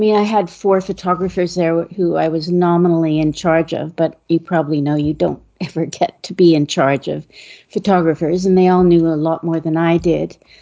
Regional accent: Montreal, Quebec, Canada; Well, I mean, I grew up in Montreal in Westmount, so I lived grew up in society

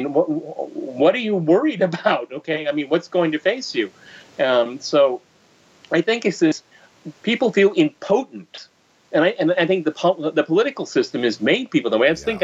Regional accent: Colorado, United States; when I was growing up, as a child, I grew up in Colorado

